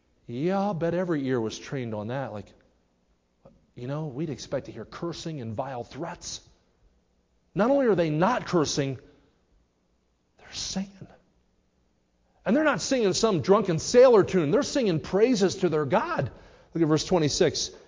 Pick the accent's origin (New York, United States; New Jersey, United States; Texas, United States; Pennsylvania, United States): New Jersey, United States; I grew up near Philadelphia in New Jersey, and I always think of colonial America.